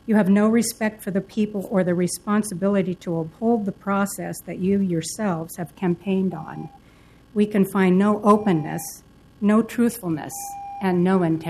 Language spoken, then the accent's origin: English; Hillsboro, Oregon, United States; I must say I've lived in Oregon my whole life. I grew up in Hillsboro.